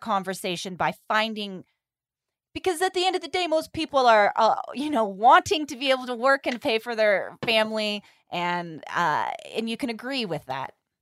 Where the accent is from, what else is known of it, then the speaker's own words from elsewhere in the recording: California, United States; I'm from California, just so you know.